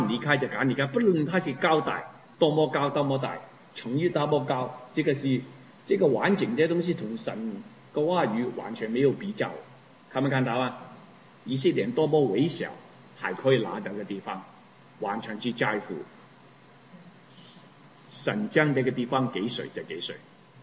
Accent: China; 我在中国的家庭长大，以前我的母亲让我们拜祖先。

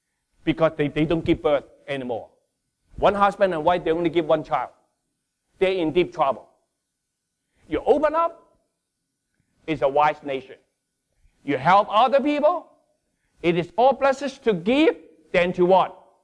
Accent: Hong Kong; born there; And I was born in Hong Kong.

